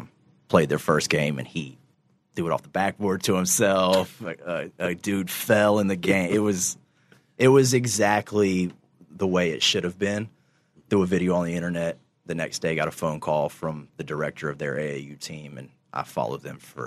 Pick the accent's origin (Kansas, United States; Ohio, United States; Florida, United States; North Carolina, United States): North Carolina, United States; Kinston; Kinston is getting hit pretty hard right now. That's my hometown, so definitely send some prayers out.